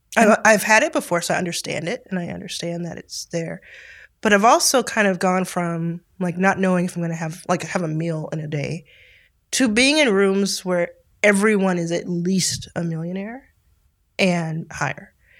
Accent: the South, United States; I mean, I'm from South.

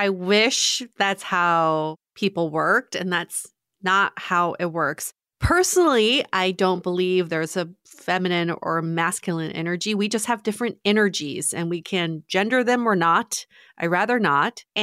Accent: Beijing, China

